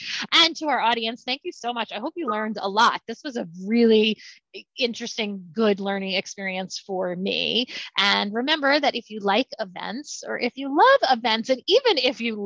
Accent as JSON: {"language": "English", "region": "Massachusetts", "country": "United States", "tie": "born or raised there", "said": "We have a Great Lake in my hometown in Massachusetts"}